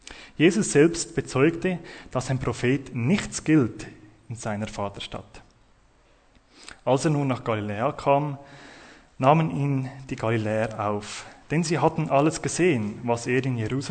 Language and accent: German; Zurich, Switzerland; ich komme von Zürich, das hört man vielleicht ein bisschen an meinem Dialekt. Ich bin dort schon seit 10 Jahren in der Axon Biblik in Zürich, daheim.